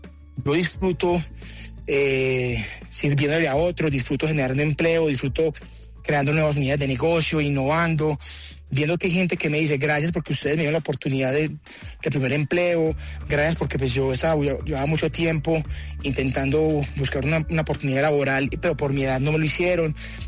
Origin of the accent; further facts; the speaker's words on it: Medellín, Antioquia, Colombia; no, es que yo no he salido de Medellín nunca, yo no más he visto montañas en mi vida